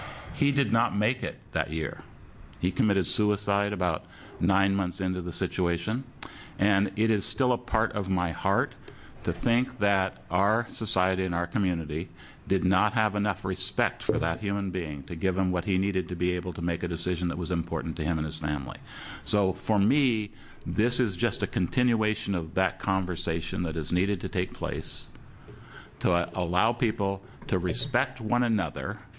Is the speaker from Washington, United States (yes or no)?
yes; Port Angeles, Washington, United States; As a kid growing up in Port Angeles, Washington, a lot like the places that I lived in Coos Bay and North Bend